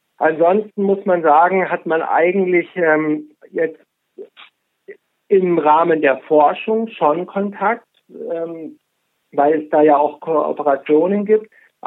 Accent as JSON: {"language": "German", "town": "Munich", "region": "Bavaria", "country": "Germany", "said": "das mir als Münchner sehr gut schmeckt, muss ich sagen"}